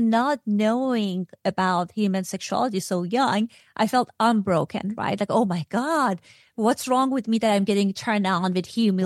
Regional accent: Iran; so I'm coming from a patriarchal society. I grew up in Iran.

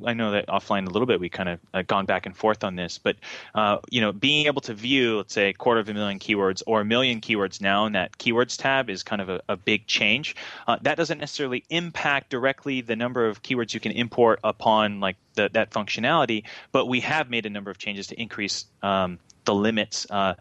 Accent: Tokyo, Japan; I grew up in Japan. My dad was in the Navy, and so we went to Tokyo Disneyland a lot

